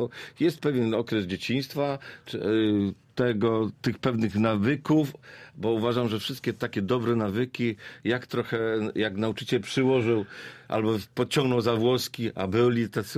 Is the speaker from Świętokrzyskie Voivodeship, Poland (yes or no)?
no; Babimost, Lubusz Voivodeship, Poland; also born or lived in Zielona Góra; W Babimoście. Tam się wychowałem. Mhm. To prawda, w Zielonej Górze się urodziłem, w szpitalu. Mhm. Ale wychowałem się w Babimoście.